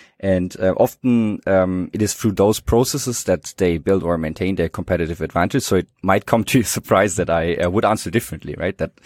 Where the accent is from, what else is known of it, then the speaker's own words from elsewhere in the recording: Heidelberg, Baden-Württemberg, Germany; English is a second language; but I grew up in Heidelberg